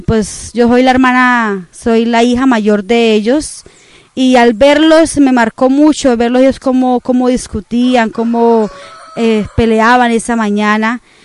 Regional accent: Bucaramanga, Santander, Colombia; soy santandereana, nací en la ciudad hermosa de Bucaramanga, en Colombia, en la ciudad de Los Parques, y a la edad de 11 años conocí al Señor Jesucristo

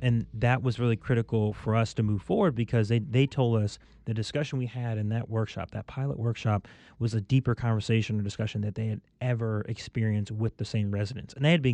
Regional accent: Dayton, Ohio, United States; down the street from where the shooting was that happened recently in Dayton. It was like really in my hometown, in my part of the city there.

